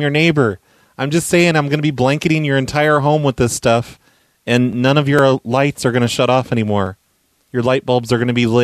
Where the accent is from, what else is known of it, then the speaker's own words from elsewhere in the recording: Rhode Island, United States; now in Texas, United States; you don't believe that I came from Rhode Island and moved to Texas.